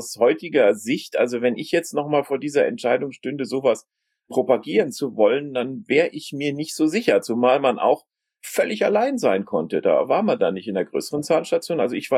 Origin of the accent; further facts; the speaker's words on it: Mainz, Rhineland-Palatinate, Germany; born there; also born or lived in Frankfurt / Bochum / Hamburg / Canada; Also ich bin viel in Deutschland rumgekommen, schon als Kind, weil meine Eltern waren sehr reiselustig und geboren in Mainz, also kein Bayer, auf jeden Fall nicht. Und dann in Frankfurt, dann in Bochum, dann in Hamburg